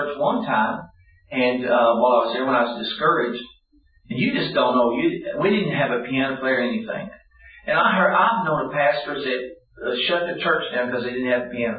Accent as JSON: {"language": "English", "town": "Dallas", "region": "Texas", "country": "United States", "tie": "born or raised there", "said": "I grew up in Dallas."}